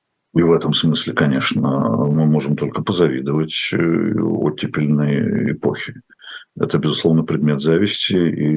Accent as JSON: {"language": "Russian", "region": "Moscow", "country": "Russia", "said": "Я не петербуржец, я москвич, но я почувствовал себя дома."}